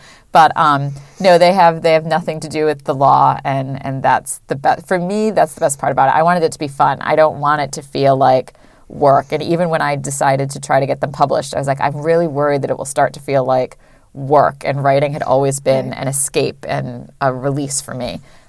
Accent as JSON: {"language": "English", "region": "Northeast", "country": "United States", "said": "I'm originally from the Northeast, so in the summertime I did a whole tour of like bookstores on Cape Cod and New Hampshire and Maine"}